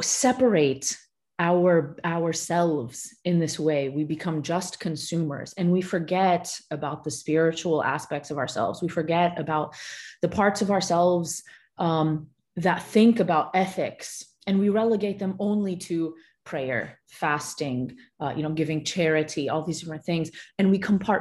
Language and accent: English; United States; I grew up, obviously, I think you can tell from my accent, I grew up in the US. I grew up also in a non-Muslim society.